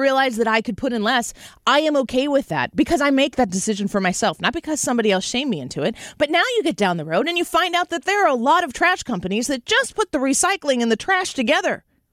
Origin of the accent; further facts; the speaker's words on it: Illinois, United States; because I come from Illinois. I drive by landfills every day.